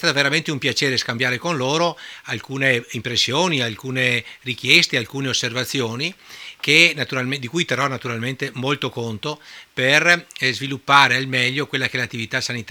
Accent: Oderzo, Veneto, Italy; io vengo da Oderzo

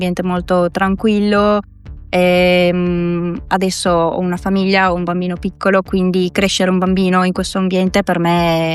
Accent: Colombia; Italian is a second language; also born or lived in Vicenza; now in Milan, Italy; io sono di origine colombiana, sono arrivata in Italia circa 20 anni fa con la mia famiglia e sono arrivata inizialmente a Vicenza e successivamente per appunto continuare gli studi mi sono trasferita a Milano per una decina di anni.

